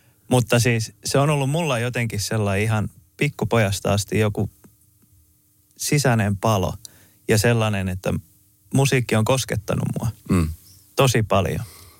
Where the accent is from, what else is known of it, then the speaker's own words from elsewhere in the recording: Isojoki, South Ostrobothnia, Finland; Ja sitten mä muistan, kun mä oon Isojoelta kotosi, niin siellä oli ne kaverit sitten, jolla oli auto, ne oli vanhempia.